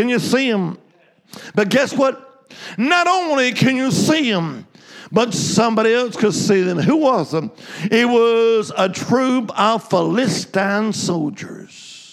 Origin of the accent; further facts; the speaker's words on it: Alabama, United States; I was raised in the Holy Land, Alabama.